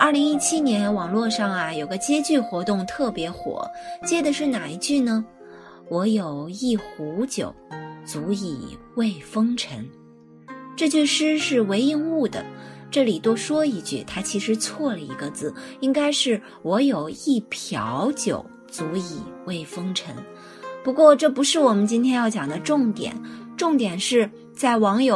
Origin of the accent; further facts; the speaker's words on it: China; 所以你有没有发现，在我们中国人心里，能吸引我们的更好的境界，其实就是开阔、宏大，就是雄浑